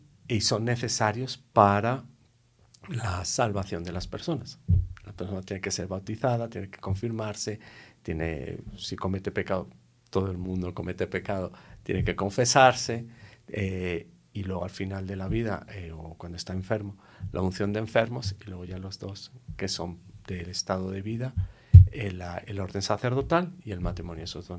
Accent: Madrid, Community of Madrid, Spain; moved away as an adult; also born or lived in Brazil; now in Colombia; soy de Madrid, España, no Madrid, Colombia. Solo que vengo de Brasil, pasado 12 años allí, entonces por eso la forma de hablar no es típicamente española, por más que ya ha vuelto

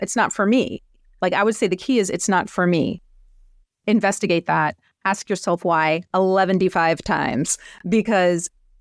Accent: New Orleans, Louisiana, United States; growing up in New Orleans, Louisiana, this girl was told

